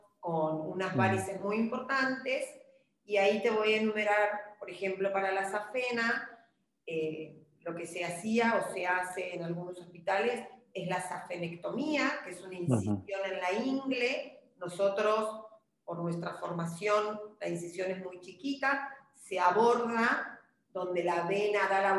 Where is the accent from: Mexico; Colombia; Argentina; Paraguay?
Argentina; Nosotros, como todos oirán, somos argentinos